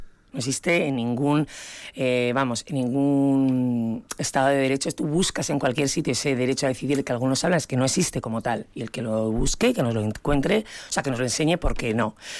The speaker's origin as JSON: {"language": "Spanish", "region": "Basque Country", "country": "Spain", "said": "yo también soy vasca"}